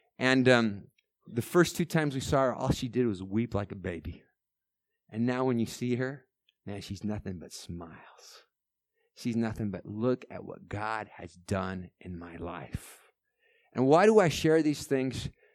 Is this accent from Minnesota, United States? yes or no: no; Oklahoma, United States; There's an evangelist who came through my city in Oklahoma. I'm American, by the way, if you didn't pick that up already.